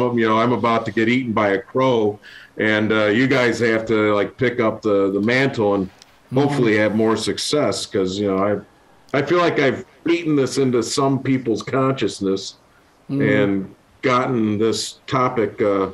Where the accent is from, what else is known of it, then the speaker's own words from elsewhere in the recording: United States; I want to do it in America. I'm American. I'm kind of a patriot